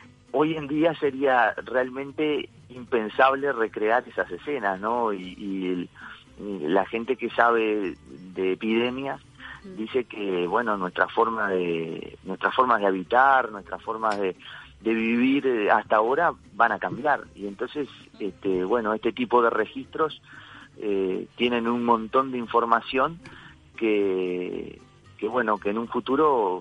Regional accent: Uruguay; están muy asociados a nuestras emociones y a nuestra afectividad, digamos, como sociedad, como uruguayos

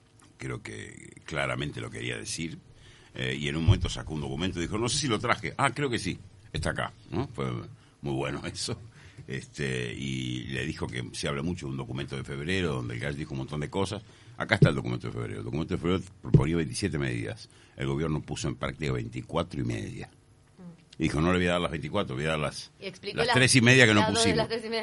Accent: Uruguay; Yo soy un feliz uruguayo, me encanta ser de este lugar.

